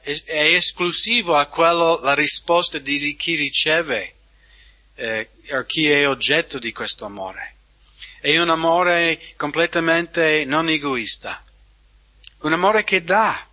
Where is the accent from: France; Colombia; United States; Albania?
United States; Io sono americano